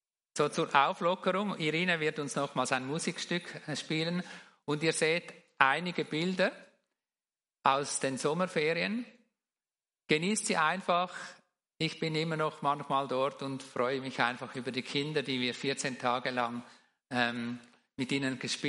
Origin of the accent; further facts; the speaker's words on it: Switzerland; Und mein Heimatland, die Schweiz, gehört nicht mir.